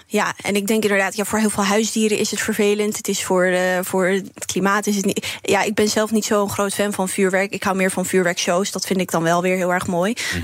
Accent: Nijkerk, Gelderland, Netherlands; Ik ben zelf opgegroeid in Nijkerk.

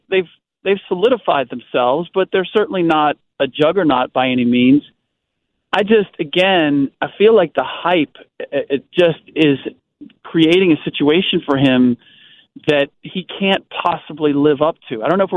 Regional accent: Cincinnati, Ohio, United States; I growing up in Cincinnati, the Bulls were kind of the closest team to me.

